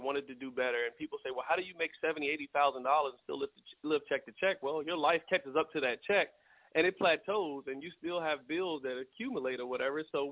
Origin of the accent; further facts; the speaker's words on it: Richmond, Virginia, United States; I am from Virginia, Richmond, Virginia marketplace